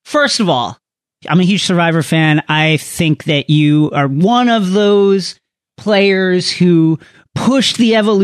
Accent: Bethpage, New York, United States; I'm from Bethpage. It's technically and legally Bethpage, but culturally it's Levittown.

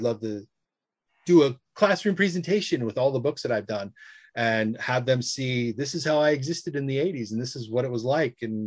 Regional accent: Hawaii, United States; moved away; So I grew up in Hawaii and I would talk about it in the book.

